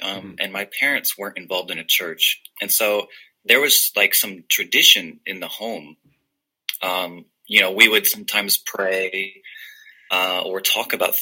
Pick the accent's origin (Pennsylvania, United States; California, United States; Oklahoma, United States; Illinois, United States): Illinois, United States; moved away as an adult; I'm from Illinois, but we moved to Kentucky together because her parents were living there